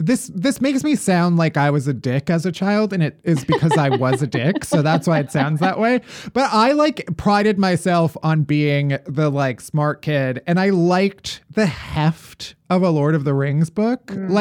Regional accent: Illinois, United States; Okay. I grew up in the southwest suburbs.

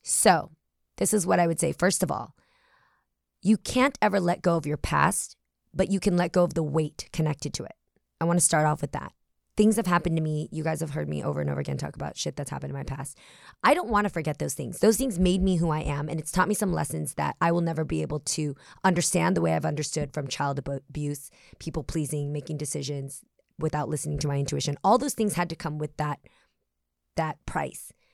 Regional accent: California, United States; We're both from the Bay Area.

